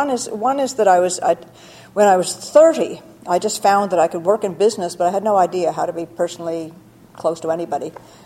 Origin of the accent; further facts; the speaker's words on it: Montreal, Quebec, Canada; I come from Montreal originally